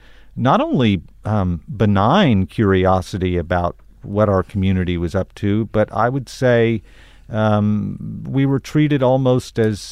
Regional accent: Tulsa, Oklahoma, United States; And I have to say that growing up in Tulsa

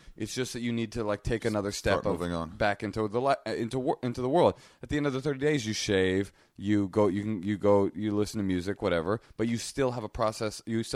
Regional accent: Oakland, California, United States; like I said, I grew up in Oakland, pretty much a secular kid

